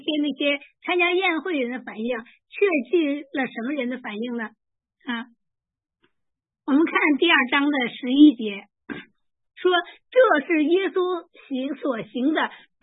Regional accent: China; 我相信有些人，尤其咱们的中国人哈，我们中国人特别会做题。

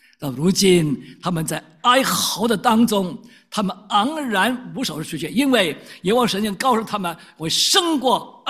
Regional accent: China; 像我们中国人啊，满天神佛一样啊

